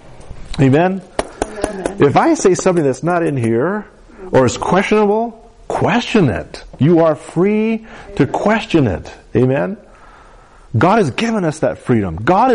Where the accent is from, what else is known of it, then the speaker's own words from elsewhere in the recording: United States; Although we're American, and we're a part of the United States of America, we're ultimately under a whole new system.